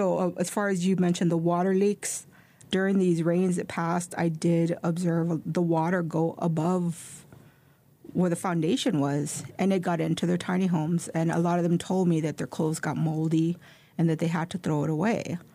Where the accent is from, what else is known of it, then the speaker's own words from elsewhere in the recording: Los Angeles, California, United States; born there; I was born in Boyle Heights. I was born to teenage parents.